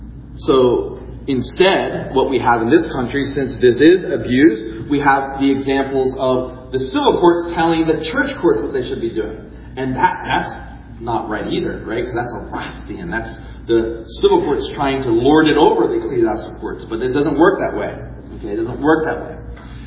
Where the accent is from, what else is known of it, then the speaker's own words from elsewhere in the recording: United States; The only reason they don't now is because we're American.